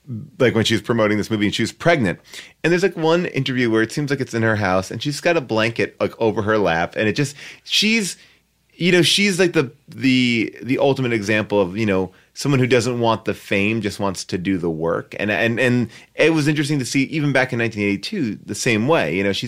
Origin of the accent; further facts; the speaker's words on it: Italy; I am Italian, so I can do my Italian accent.